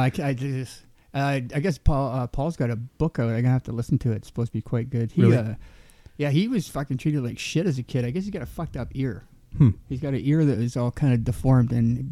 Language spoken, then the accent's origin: English; Canada; Canadian, obviously we're Canadian